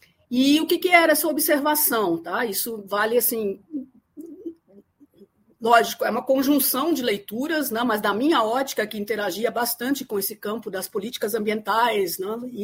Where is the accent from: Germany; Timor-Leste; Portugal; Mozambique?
Germany; Portuguese is a second language; now in Brazil; mas eu sou alemã. Né? Tenho uma história longa aí de idas e vindas entre Brasil e Alemanha ao longo da minha vida, mas agora estou há 20 anos direto já aqui no Brasil.